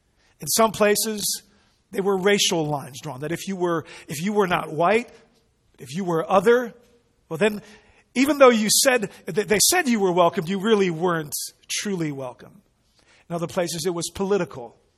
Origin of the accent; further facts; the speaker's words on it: Netherlands; I grew up in the Netherlands, and I was neither quite Dutch enough nor American enough, neither quite white enough nor brown enough. I was kind of blackish